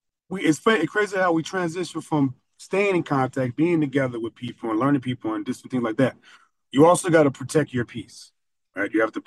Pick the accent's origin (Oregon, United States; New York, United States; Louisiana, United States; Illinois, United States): Illinois, United States; Chicago; So growing up in Chicago, you guys probably hear all this stuff now